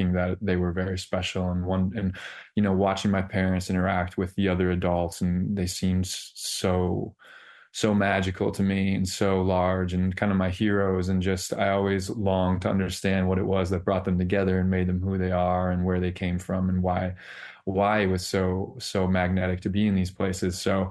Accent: Seymour, Wisconsin, United States; shaped me as a young man growing up in Seymour, Wisconsin, in small town America, and all the small towns across the state that I frequented growing up

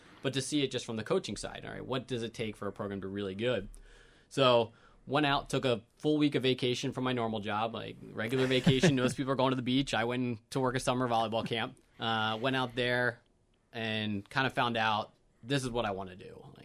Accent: Pennsylvania, United States; I grew up in Pennsylvania.

